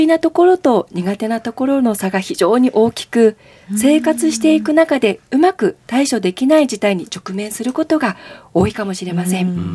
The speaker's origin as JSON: {"language": "Japanese", "region": "Aomori", "country": "Japan", "said": "出身は青森市です。"}